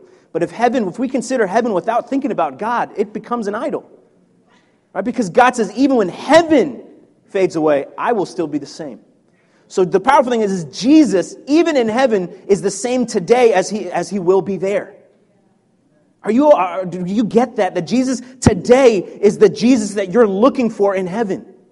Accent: Virginia, United States; now in Baltimore, United States; To my shame, I didn't actually want to be in Baltimore. I grew up in Northern Virginia.

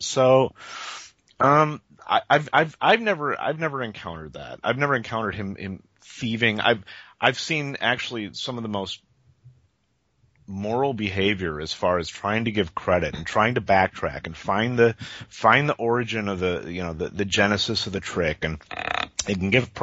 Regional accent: Minneapolis, Minnesota, United States; I've never actually lived in LA. I maintain an LA phone number and business address. I'm actually originally from Minneapolis

